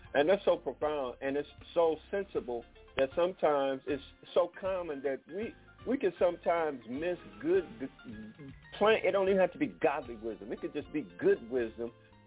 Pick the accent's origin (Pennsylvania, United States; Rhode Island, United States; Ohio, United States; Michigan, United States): Michigan, United States; Detroit; now in Pine Bluff, United States; I grew up in Detroit. I was born in the South. I had to come back to Arkansas, where I relocated back home to Pine Bluff, Arkansas.